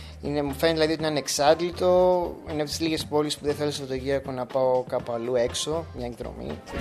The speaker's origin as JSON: {"language": "Greek", "town": "Katerini", "region": "Central Macedonia", "country": "Greece", "moved": "yes", "lives_now": "Berlin, Germany", "said": "και είμαι από την Κατερίνη. Είμαι στο Βερολίνο από το Μάιο."}